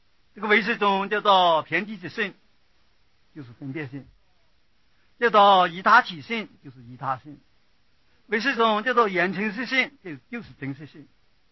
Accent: China; 我们是中国人的根性是可以达成

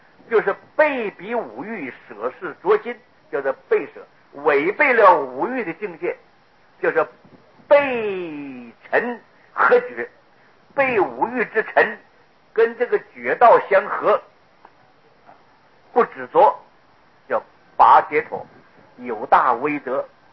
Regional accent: Taiwan; 我们台湾话叫卡税

